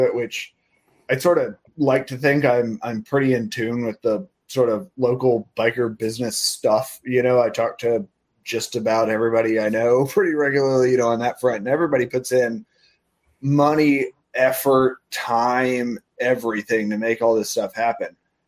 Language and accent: English; Arkansas, United States; I've lived here for over 30 years, I think, at this point. You know, I'm from South Arkansas.